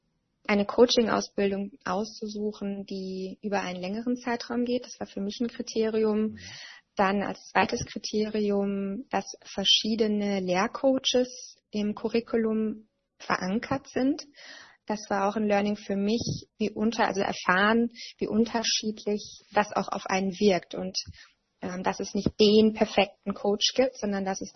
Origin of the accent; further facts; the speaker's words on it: Baden-Württemberg, Germany; Ich komme ja aus dem Badenerländle und ich wurde am Anfang in Berlin von meinen Freunden auch immer ein bisschen ausgelacht.